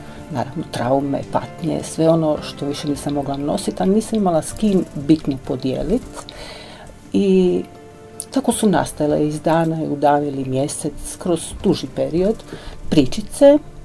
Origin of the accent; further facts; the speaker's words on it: Vrata, Primorje-Gorski Kotar County, Croatia; also born or lived in Dedin; Ali sa 9 mjeseci roditelji su preselili u Vrata i tamo sam prohodala i odrasla, tako da sam Vratarka u biti, ali po rođenju Dedinarka.